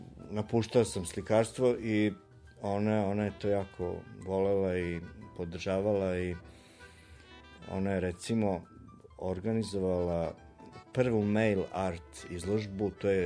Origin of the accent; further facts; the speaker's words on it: Novi Sad, Vojvodina, Serbia; jer sam na neki način bio prvi put i odvojen od kuće, od Novog Sada. Tamo sam studirao